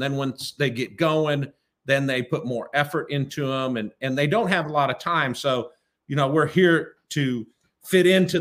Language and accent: English; Nebraska, United States; But I will tell you, you know, I'm from Nebraska.